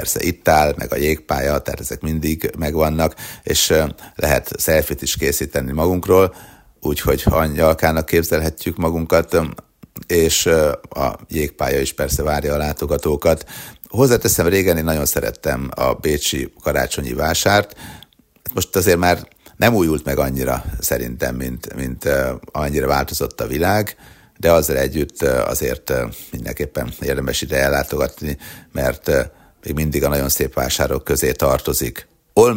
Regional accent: Győr-Moson-Sopron, Hungary; born there; Nálunk a karácsonykor ugye Sopron környékén születtem, úgy tartották, hogy a Jézuska hozza az ajándékot

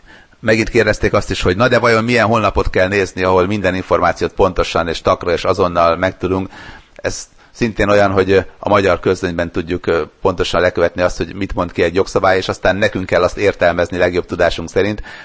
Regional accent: Sopron, Győr-Moson-Sopron, Hungary; born there; Sopron, a szülővárosom

